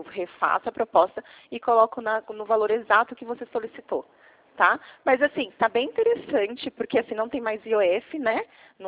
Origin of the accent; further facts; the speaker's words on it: Atibaia, São Paulo, Brazil; Não sou, sou de Atibaia, São Paulo.